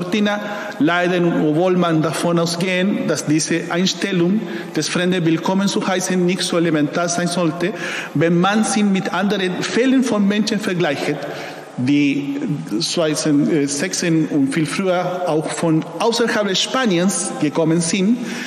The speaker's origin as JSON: {"language": "German", "country": "Chile", "second_language": "German", "said": "Und bei uns in Chile, in unserer Umgangssprache, das, was für mich sehr interessant."}